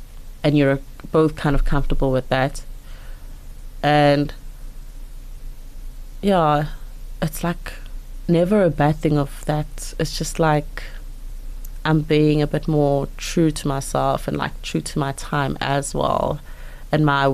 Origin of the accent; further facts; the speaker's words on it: Mpumalanga, South Africa; like I grew up in Mpumalanga